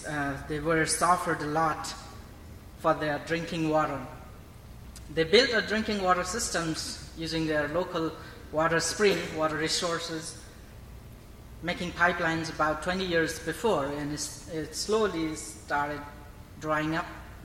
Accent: Nepal; I'm from Nepal … working with MCC

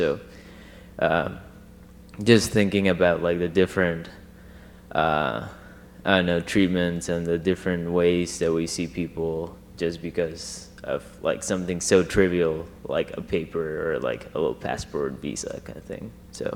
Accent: Honduras; And I am from Honduras, and I got to talk to somebody that was also from Honduras.

